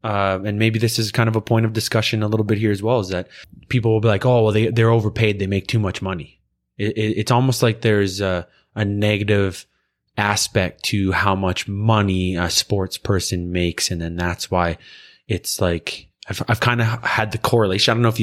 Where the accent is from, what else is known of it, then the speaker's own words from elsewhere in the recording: Canada; It's still kind of weird as a Canadian to me that you'd say that you don't like it